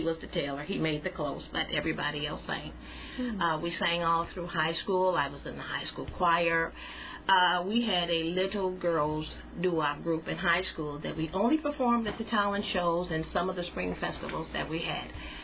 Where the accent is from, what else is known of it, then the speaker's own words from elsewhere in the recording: Chicago, Illinois, United States; I was living on the south side. I grew up in Ida B. Wells. I've always been on the south side of Chicago.